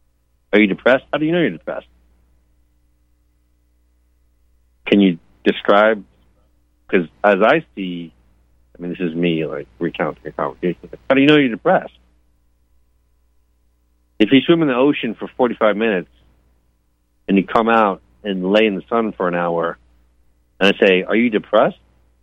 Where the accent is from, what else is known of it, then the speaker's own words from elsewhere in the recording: East Coast, United States; But I'm from the East Coast originally, you know.